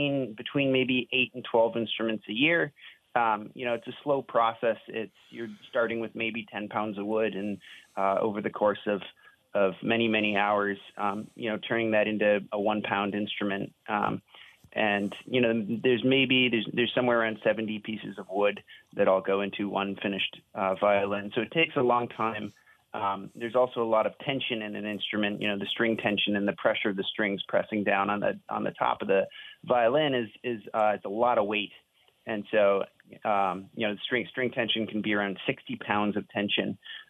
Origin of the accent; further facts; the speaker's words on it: Vermont, United States; also born or lived in Boston; And I'm from Vermont, and then I was living in Boston for a while, and now I've moved back up to Vermont a couple years ago.